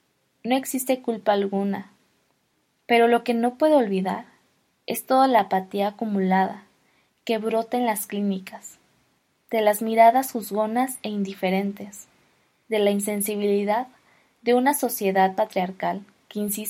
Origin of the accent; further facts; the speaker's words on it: Morelos, Mexico; Me regresé a Morelos, de donde soy